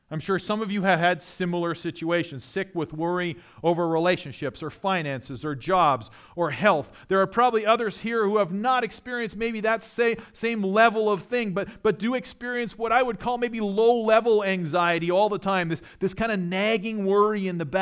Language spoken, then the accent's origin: English; Winnipeg, Manitoba, Canada; I grew up in Canada. I grew up in Winnipeg, the coldest major city in North America